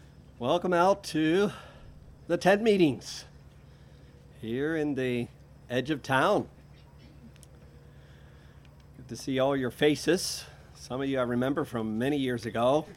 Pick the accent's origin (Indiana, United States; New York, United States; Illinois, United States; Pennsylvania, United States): Pennsylvania, United States; Bethel; from Bethel, Pennsylvania.